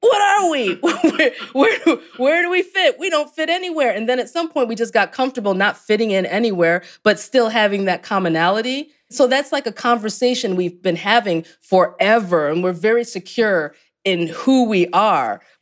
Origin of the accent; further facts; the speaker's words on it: United States; And I'm saying this as an American.